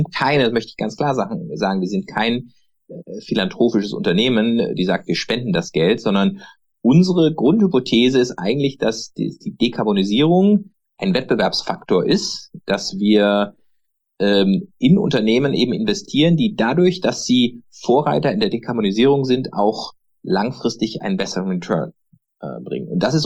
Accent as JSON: {"language": "German", "town": "Freiburg", "region": "Baden-Württemberg", "country": "Germany", "said": "Ich komme aus Freiburg"}